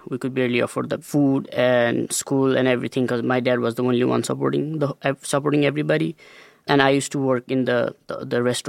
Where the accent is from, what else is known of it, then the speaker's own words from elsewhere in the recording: Nepal; also born or lived in India; So I was born in India. So I have a younger sister. She's 2 years younger than me. So I moved to Nepal with my parents when I was three. And I come from a very rural village of Nepal, where there is no electricity still